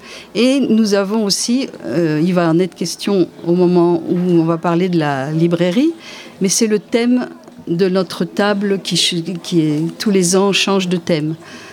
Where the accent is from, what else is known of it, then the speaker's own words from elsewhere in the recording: Normandy, France; now in Millau, France; parce que moi je suis normande et j'ai fait ma carrière dans la région parisienne, donc ça n'a rien à voir.